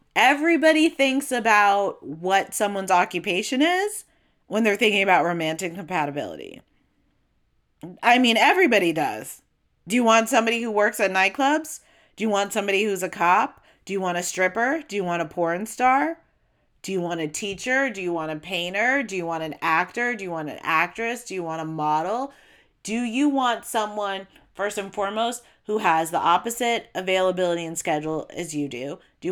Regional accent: California, United States; I'm from SoCal, where these makeup artists are cleaning up.

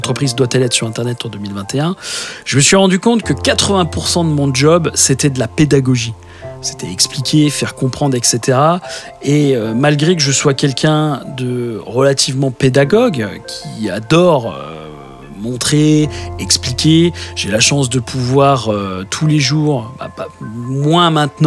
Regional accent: Épinal, Grand Est, France; moi, je suis d'Épinal, hein, donc sur Épinal, environ Nancy, Strasbourg, Metz, etc.

